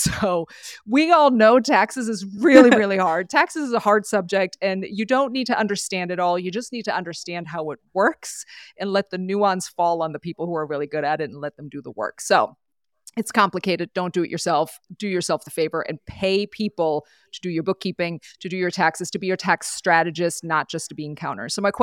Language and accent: English; Germany; I'm from Europe, born and raised. So I always want to know where people are going. We're going this summer to see my family.